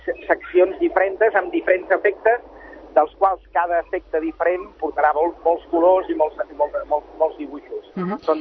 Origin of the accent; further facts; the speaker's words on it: Sabadell, Catalonia, Spain; som de Sabadell, som d'aquí